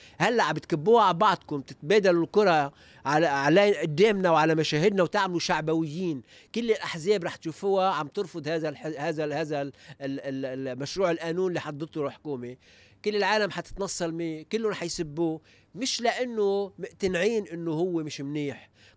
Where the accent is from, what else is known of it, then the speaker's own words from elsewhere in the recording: Lebanon; نحن كلبنانيين ضحايا، كمودعين مش معنيين على الاطلاق